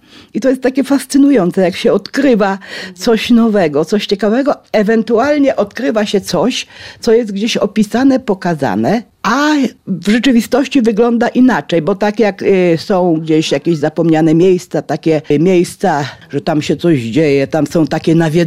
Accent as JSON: {"language": "Polish", "town": "Zabłocie", "region": "Lublin Voivodeship", "country": "Poland", "tie": "born or raised there", "said": "Ja pochodzę z Zabłocia nad Bugiem"}